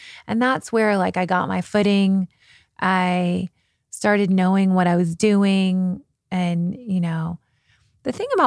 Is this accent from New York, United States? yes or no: no; Kentucky, United States; You know, I was from Kentucky. My mom grew up on a farm.